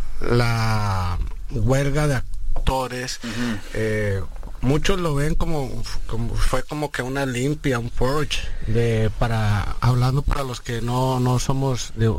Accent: Mexico; sí soy un poco más de blanco, o más claro, y mucha gente no se espera de que soy mexicano o que cuando me escucha hablar, escuchar un acento.

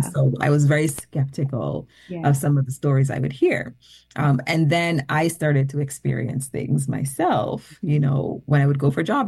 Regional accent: Jamaica; this is not my lived experience, growing up in Jamaica.

